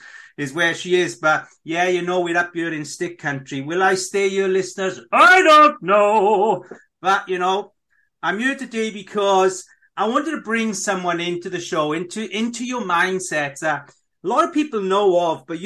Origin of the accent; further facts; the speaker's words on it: Wales, United Kingdom; I'm a Welsh guy, do you know what I mean?